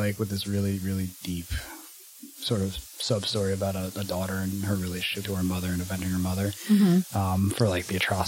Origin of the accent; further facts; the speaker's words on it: New Jersey, United States; Yeah, I grew up in New Jersey